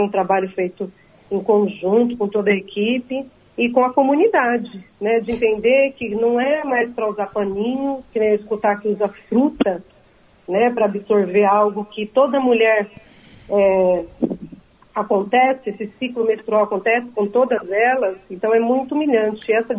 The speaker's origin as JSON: {"language": "Portuguese", "town": "Porto Alegre", "region": "Rio Grande do Sul", "country": "Brazil", "said": "Eu sou de Porto Alegre, estou um pouquinho nervosa."}